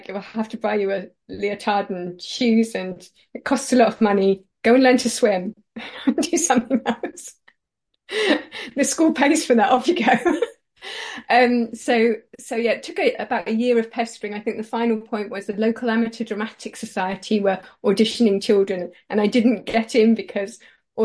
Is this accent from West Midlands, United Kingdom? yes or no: no; Lowestoft, East of England, United Kingdom; moved away; also born or lived in Leicester; No, I was born in Leicester till I was 6. Then we moved to Lowestoft, and then I went back to Leicester to work at the university